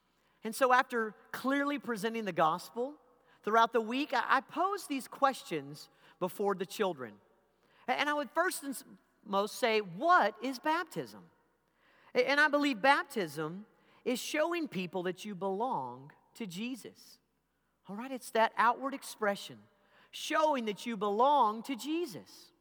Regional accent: Abilene, Texas, United States; as a child and a young youth as I was growing up in West Texas in Abilene. My grandfather was a rancher and had hundreds of heads of cattle.

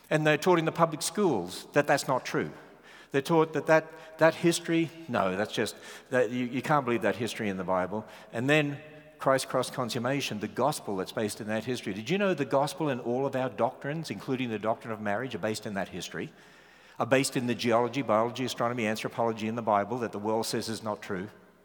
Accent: Australia; you have to get used to my southern accent, very deep southern accent. My wife and I originally come from Australia.

